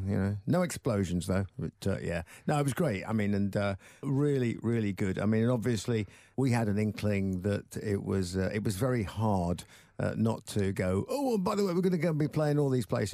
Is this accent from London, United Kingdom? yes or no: no; Sheffield, Yorkshire and the Humber, United Kingdom; I was brought up in Sheffield